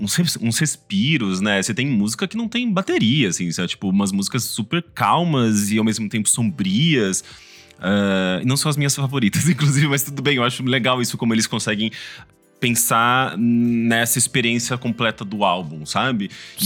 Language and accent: Portuguese; Brazil; pelo menos da nossa perspectiva enquanto brasileiro